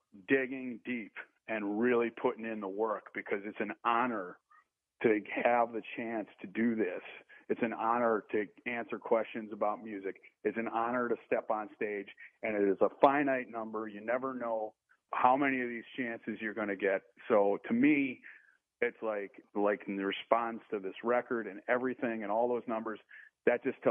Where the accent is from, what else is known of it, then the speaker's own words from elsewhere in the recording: Wisconsin, United States; even though I'm from Wisconsin and I'm not a 49ers guy.